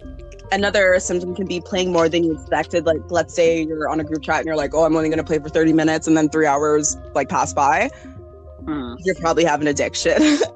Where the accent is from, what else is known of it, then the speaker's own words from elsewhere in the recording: Canada; people would like make fun of the fact that I'm from Canada.